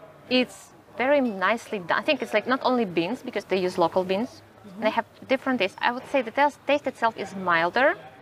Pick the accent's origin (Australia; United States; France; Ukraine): Ukraine; English is a second language; now in Amsterdam, Netherlands; I'm from Ukraine initially and I just stopped making the conversion to local currency